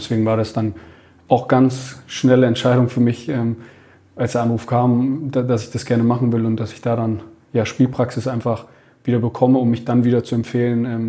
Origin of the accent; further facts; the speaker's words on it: Munich, Bavaria, Germany; dann als gebürtiger Münchner